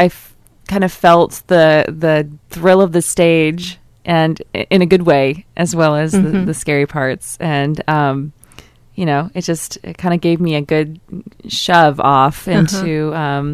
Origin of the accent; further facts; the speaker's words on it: Sitka, Alaska, United States; my hometown of Sitka, Alaska.